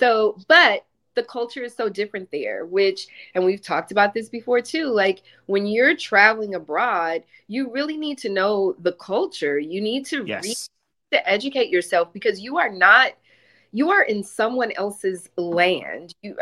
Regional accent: Texas, United States; I'm a Texan, you know, and that's in Texas.

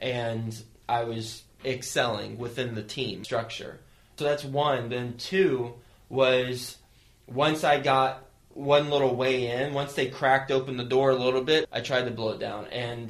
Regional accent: Lubbock, Texas, United States; moved away as an adult; now in New York City, United States; I moved straight from Texas, so Lubbock, Texas, cows and cotton, to New York City, a bunch of skyscrapers and concrete

